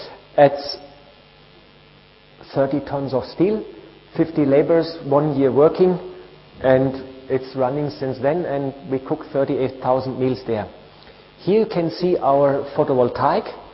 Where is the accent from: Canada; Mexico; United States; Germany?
Germany; English is a second language; moved away as an adult; now in India; Because I came from Germany, and I was a very straight person, and a yes was a yes and a no was a no.